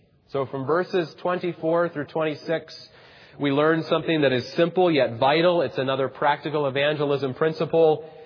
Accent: Salt Lake City, Utah, United States; growing up in Salt Lake City, I was the minority, the religious minority.

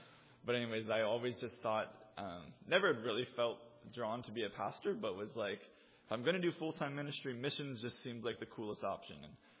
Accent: Winnipeg, Manitoba, Canada; I grew up here in Winnipeg in the city.

